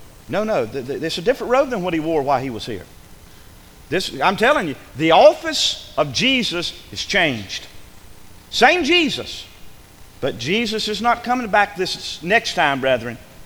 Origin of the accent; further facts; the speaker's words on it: the South, United States; accent: southern; And I say all, my southern accent, I'm not saying all, A-L-L, I'm saying A-W-E, all.